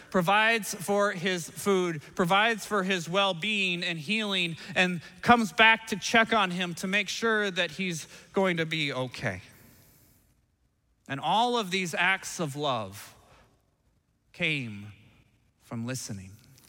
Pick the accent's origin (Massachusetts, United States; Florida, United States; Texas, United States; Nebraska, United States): Nebraska, United States; I never planned on living in Minnesota, I'm gonna be honest. I grew up in Nebraska